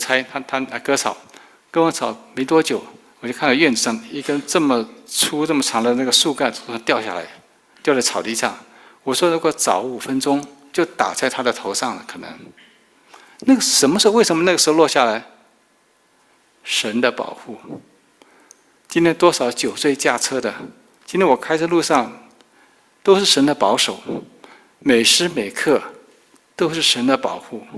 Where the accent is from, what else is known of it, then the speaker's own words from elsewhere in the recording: Taiwan; moved away as an adult; now in United States; 那我来美国是本来是申请移民，但是呢正好碰到中美断交，那时候台湾我是台湾来的，所以呢移民名额马上受阻，那我申请留学来的。